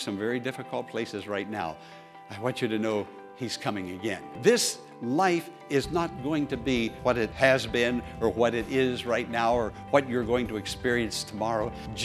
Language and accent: English; Pennsylvania, United States; When I was a small boy growing up in Western Pennsylvania, the church I attended received Holy Communion every Sunday morning.